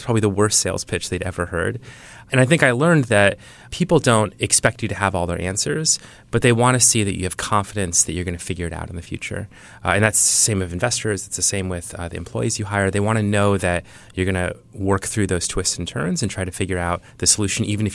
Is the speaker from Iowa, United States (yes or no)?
yes; Iowa, United States; So a lot of people from the Midwest. I grew up in Iowa.